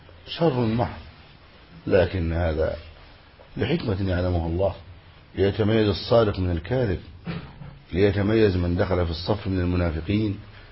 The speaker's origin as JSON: {"language": "Arabic", "country": "Egypt", "said": "بلادنا مصر"}